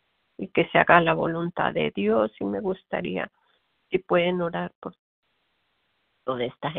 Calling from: Corona, California, United States; soy de Corona, California. Llevo ya, yo soy una mujer de 74 años

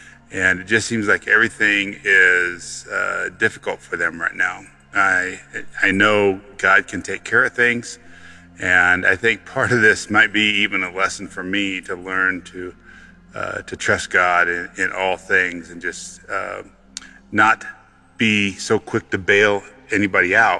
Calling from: Colorado, United States; I'm calling from Colorado.

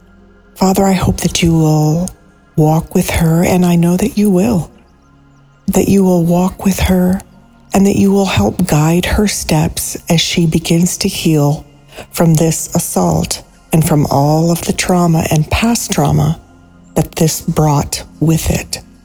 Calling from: Lexington, Kentucky, United States; I'm calling today from Lexington, Kentucky.

